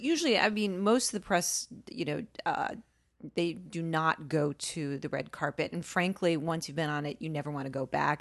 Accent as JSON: {"language": "English", "country": "United States", "said": "I do know how to pronounce it, but I'm an American and we just..."}